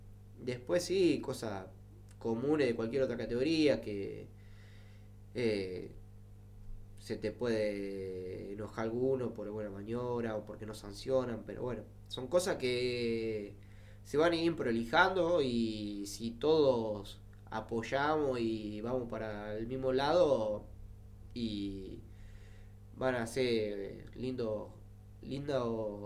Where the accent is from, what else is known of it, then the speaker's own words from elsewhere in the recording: Santa Fe, Argentina; hoy en día la mayoría somos todos de Santa Fe